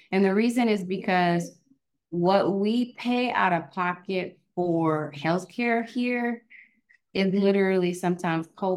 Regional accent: California, United States; And that bill in a California hospital, which is my home state, cost them around $36,000 to birth that child.

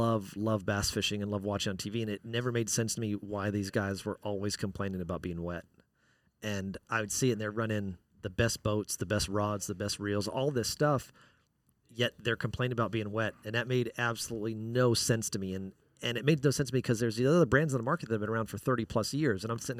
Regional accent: Wyoming, United States; I was born and raised in Wyoming. Grew up on ranches.

